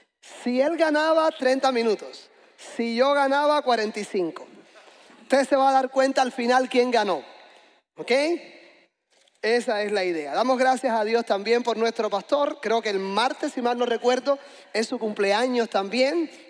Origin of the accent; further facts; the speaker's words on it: Cuba; Soy originalmente de Cuba y, como quizás usted se ha percatado, los cubanos hablamos alto, rápido.